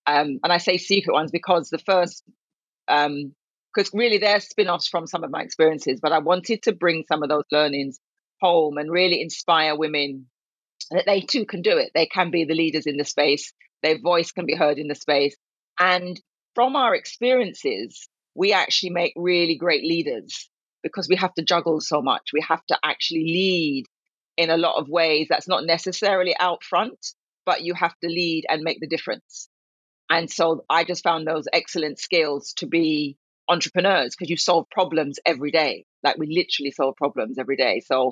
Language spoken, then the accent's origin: English; Jamaica; So coming to Jamaica, I was very keen to really bring some of those learnings to my home country and the women I worked with.